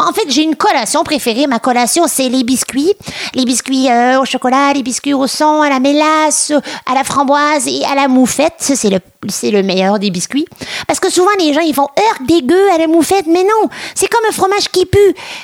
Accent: Sainte-Félicité, Quebec, Canada; je suis née en Gaspésie et j'ai été élevée là-bas, donc ça, c'était vraiment trop chouette.

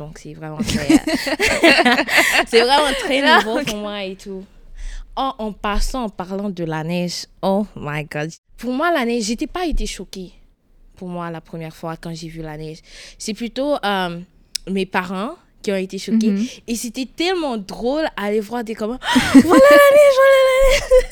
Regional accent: Haiti; now in Quebec, Canada; Puisque je viens d'Haïti et quand je suis venue ici, ça a été vraiment très différent pour moi

